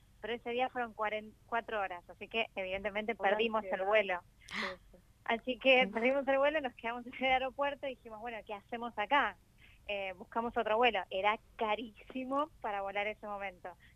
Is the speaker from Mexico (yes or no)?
no; Argentina; yo como argentina no necesito visa, yo como española necesitaba una visa.